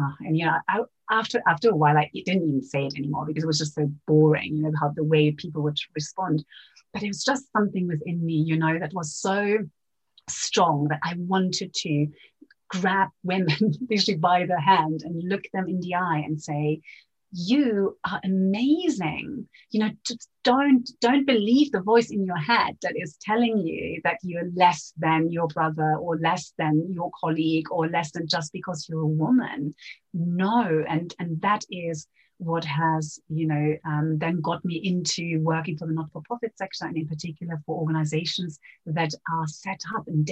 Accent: Venezuela; growing up in Venezuela

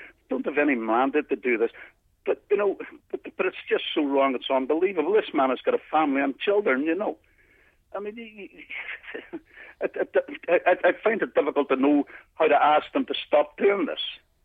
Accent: Derry, Northern Ireland, United Kingdom; And I'm from Derry and I've been involved in civil rights since I was very, very young.

